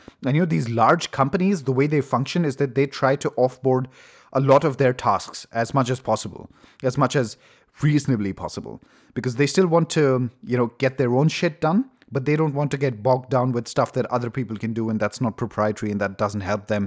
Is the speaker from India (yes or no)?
yes; India; English is a second language; countries where this kind of political cycle exists, and I'm Indian, so I understand that at least a little bit